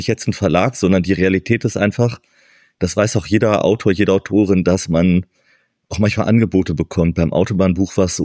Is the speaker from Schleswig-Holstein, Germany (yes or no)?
no; Hildesheim, Lower Saxony, Germany; also ich bin in Hildesheim aufgewachsen.